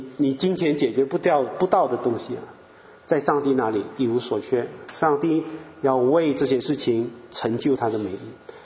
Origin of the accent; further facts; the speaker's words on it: Malaysia; 我们亚洲的我马来西亚人就有这种毛病啊，我就发现我回去很不习惯